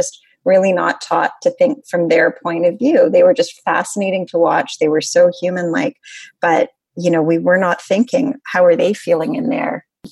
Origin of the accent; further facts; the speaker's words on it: Toronto, Ontario, Canada; And actually, I grew up here in Toronto